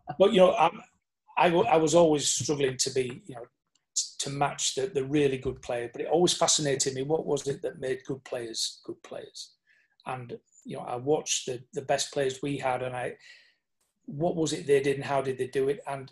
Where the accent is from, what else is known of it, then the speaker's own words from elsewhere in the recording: England, United Kingdom; But I seem strange now, being a Northerner, I moving to London and leaving the family was almost like living in another country